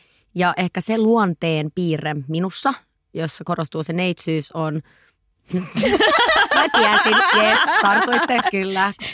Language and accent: Finnish; Helsinki, Uusimaa, Finland; olen 31 vuotta vanha, olen Helsingistä, asun Helsingissä, olen PR-ammattilainen